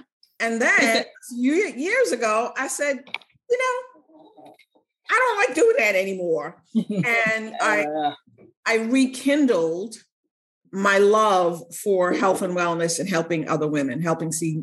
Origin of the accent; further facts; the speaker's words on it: Honduras; moved away; And that is what I'm an immigrant from Honduras.